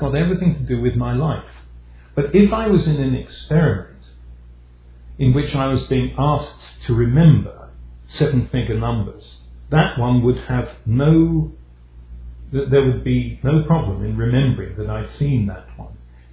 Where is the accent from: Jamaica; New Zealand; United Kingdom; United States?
United Kingdom; sort of completes my downfall as a British academic